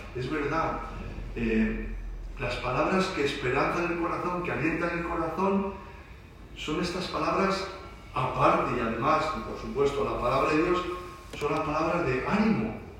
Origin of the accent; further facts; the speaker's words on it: El Escorial, Community of Madrid, Spain; yo soy del Escorial